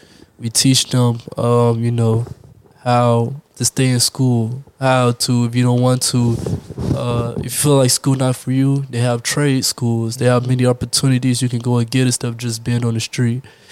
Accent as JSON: {"language": "English", "town": "Chicago", "region": "Illinois", "country": "United States", "tie": "born there", "said": "Yeah, I was born in Chicago."}